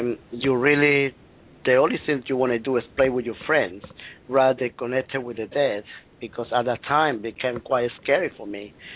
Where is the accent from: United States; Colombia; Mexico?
Colombia; first language Spanish; English is a second language; now in United Kingdom; basically I'm come from South America in Colombia. I've been in the UK now for the past 35 years